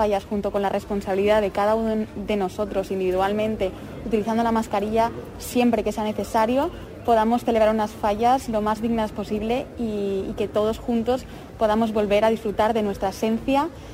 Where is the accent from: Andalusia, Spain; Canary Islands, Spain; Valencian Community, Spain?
Valencian Community, Spain; todos los que somos falleros, falleras, valencianos, valencianas.